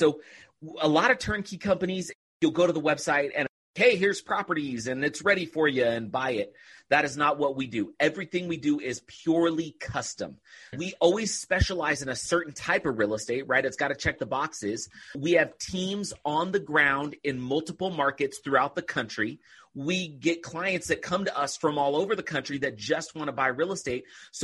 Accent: California, United States; I grew up in California, just right outside of Oakland. And I just grew up like a normal kid.

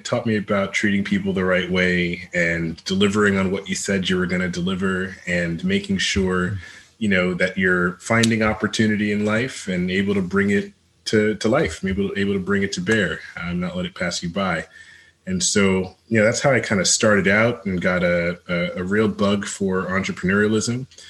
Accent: New York, United States; I grew up outside of New York City. I'm the son of immigrants to this country.

